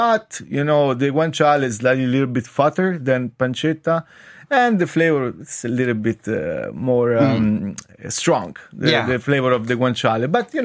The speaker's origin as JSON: {"language": "English", "town": "Rome", "region": "Lazio", "country": "Italy", "second_language": "English", "said": "and I'm from Rome, like literally like 15 minutes from Colosseum"}